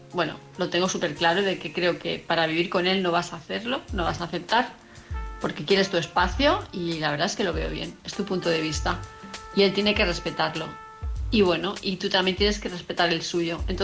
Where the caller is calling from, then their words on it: Palma de Mallorca, Balearic Islands, Spain; de Palma de Mallorca.